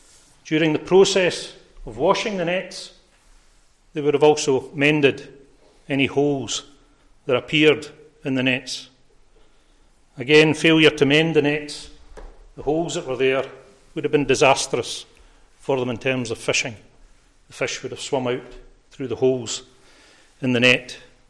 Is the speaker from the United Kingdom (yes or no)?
yes; Glasgow, Scotland, United Kingdom; I was born and brought up in Glasgow.